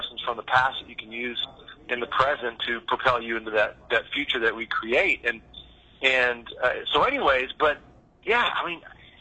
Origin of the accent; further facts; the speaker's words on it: Richardson, Texas, United States; I grew up in the Dallas, Texas area, Richardson to be exact, with my mother and my sister.